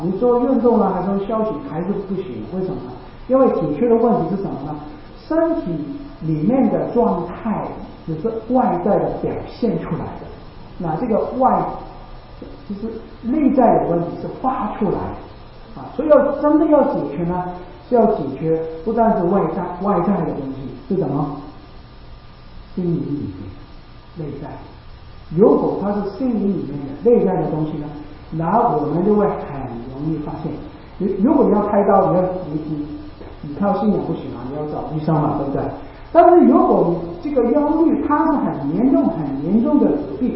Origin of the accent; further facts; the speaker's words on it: Chaozhou, Guangdong, China; 我是潮州人，就比较一样了。